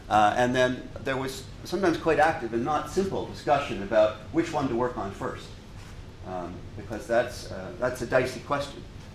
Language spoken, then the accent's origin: English; Canada; My own view as a Canadian is that the NHS, compared to the Canadian healthcare system